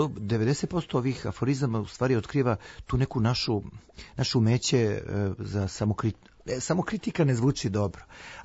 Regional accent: Šabac, Šumadija and Western Serbia, Serbia; ja sam odrastao u Šapcu.

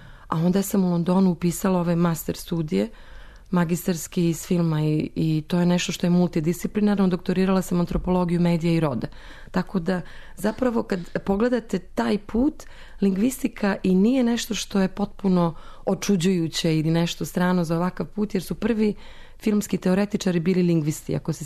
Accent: Montenegro; Dok sam rasla u Crnoj Gori, nisam imala puno

